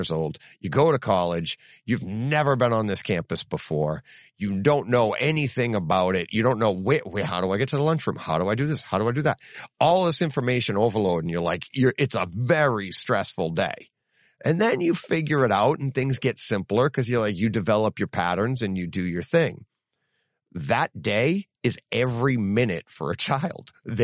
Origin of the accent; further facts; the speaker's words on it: Ghana; now in United Kingdom; Growing up in Ghana in West Africa, life was hard. I used movies as a form of coping. My happy place. I started with Bollywood and martial arts movies, and when I moved to the UK, I discovered home cinema